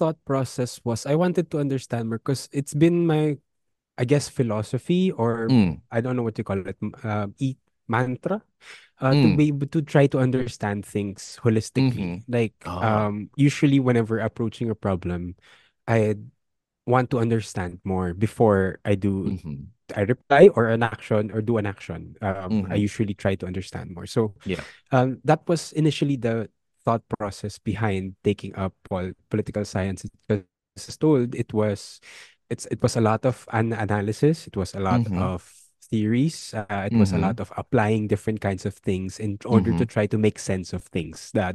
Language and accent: English; Parañaque, Metro Manila, Philippines; I was born in Pasay, but because the hospital was there. But this is literally where I was born and raised, in Parañaque.